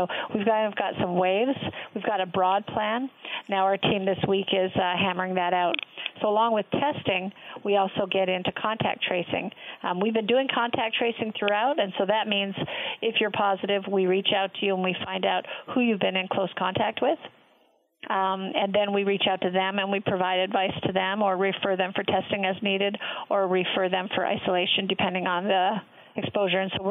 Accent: Prince Rupert, British Columbia, Canada; now in United States; I'm from British Columbia originally, and my family mm-hmm. is in a small town, Prince Rupert, British Columbia up there.

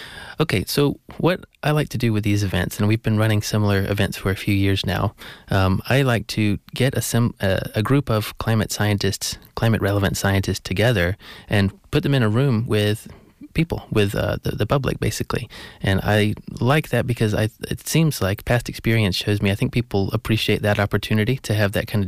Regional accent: Georgia, United States; now in Cambridge, United Kingdom; I grew up in the southeast in Georgia, So I have no idea where my accent came from.

